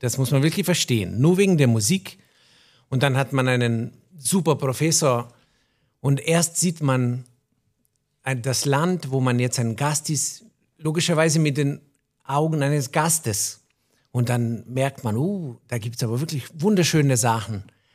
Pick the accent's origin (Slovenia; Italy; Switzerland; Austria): Slovenia; now in Germany; denn als ein Slowene, der da auf dem Balkan aufgewachsen ist, kommt man nach Deutschland.